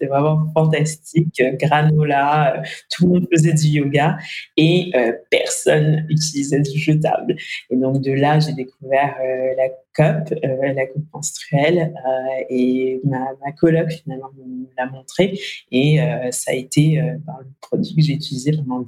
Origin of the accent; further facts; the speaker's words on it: Canada; now in France; pour moi, c'était pas l'étranger parce que j'ai grandi au Canada.